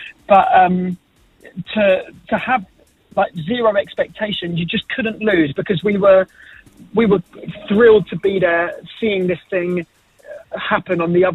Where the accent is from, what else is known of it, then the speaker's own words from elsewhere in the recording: Maldon, East of England, United Kingdom; Well, I'm not anymore, but I grew up in Malden.